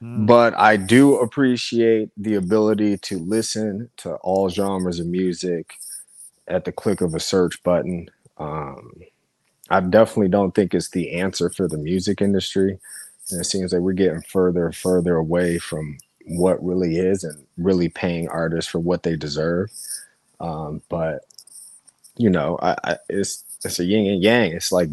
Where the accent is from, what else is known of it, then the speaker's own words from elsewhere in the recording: Detroit, Michigan, United States; Yeah, I'm from Detroit.